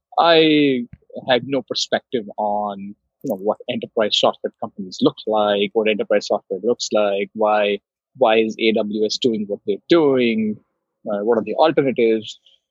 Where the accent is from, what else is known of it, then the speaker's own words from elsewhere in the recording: Delhi, India; now in San Francisco, United States; You know, I grew up in Delhi in India, and as a kid, you would ask me, what do you want to do when you grow up?